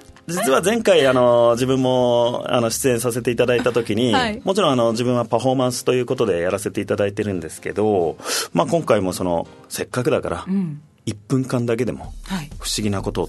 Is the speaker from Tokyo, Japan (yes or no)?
yes; Tokyo, Japan; もう僕ら東京人にとってはね